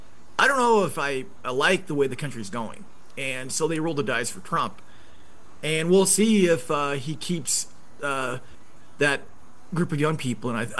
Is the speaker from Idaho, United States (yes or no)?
yes; Idaho, United States; Well, I grew up in Idaho. My parents went bankrupt twice.